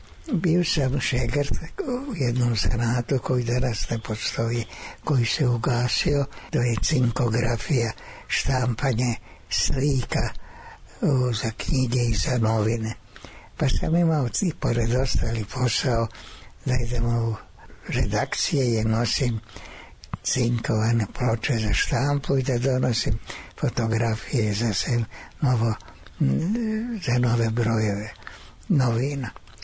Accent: Novi Kneževac, Vojvodina, Serbia; Rođen sam u Novom Kneževcu. To je najsevernija varošica u Banatu, nedaleko mađarske granice i rumunske granice. Tu je tromeđe između te tri zemlje. Tu sam išao u osnovnu školu.

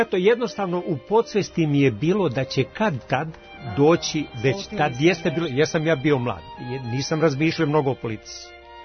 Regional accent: Varaždin, Varaždin County, Croatia; moved away as an adult; now in Požarevac, Serbia; Znači, ja sam iz Varaždina, u kome sam radio pre Požarevca, došao s početkom 70.

